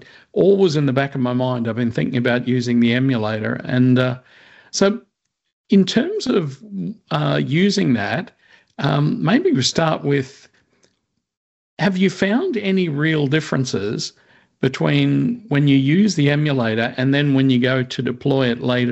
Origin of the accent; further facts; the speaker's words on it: Australia; Hi everyone … from Down Under in Australia.